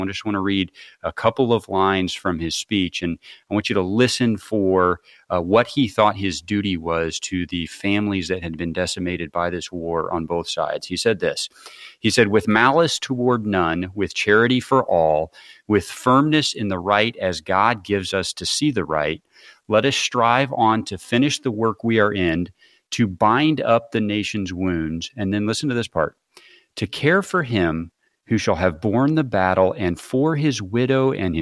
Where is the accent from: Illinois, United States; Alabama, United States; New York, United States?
Illinois, United States; Peoria; He's also, he came from my home state of Illinois, gave some of his most famous speeches and debates actually in my hometown of Peoria, Illinois.